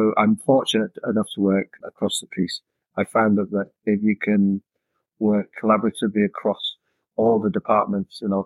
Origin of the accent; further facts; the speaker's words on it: York, Yorkshire and the Humber, United Kingdom; a great organization in York, my hometown in England